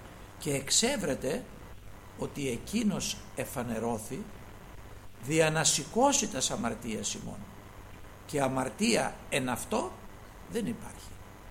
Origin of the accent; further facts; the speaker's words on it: Greece; εμείς είμαστε Έλληνες, δόξα στον Θεό.